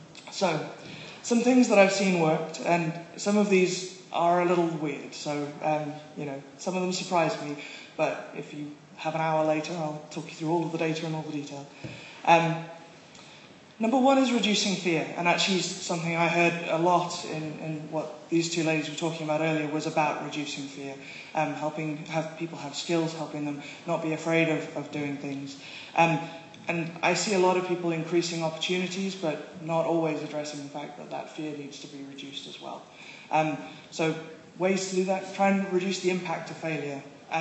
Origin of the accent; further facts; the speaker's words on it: South Africa; I'm actually South African, but nobody bloody understands me when I talk like this.